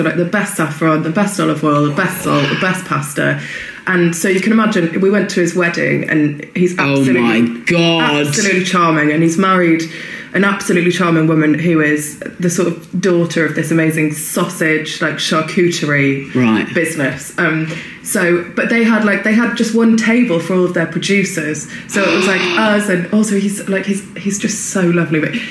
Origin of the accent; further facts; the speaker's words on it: Wales, United Kingdom; Obviously being Welsh.